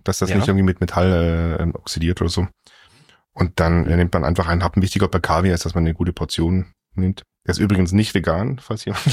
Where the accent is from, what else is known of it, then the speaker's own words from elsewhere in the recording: Baden-Württemberg, Germany; ich bin aufgewachsen in Baden und bei uns zu Hause war das so